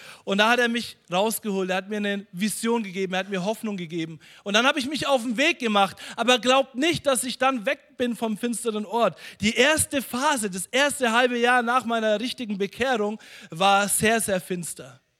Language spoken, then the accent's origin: German; Bavaria, Germany; accent: Franconian; Es war eine Katastrophe als Deutscher. Ich konnte Fränkisch.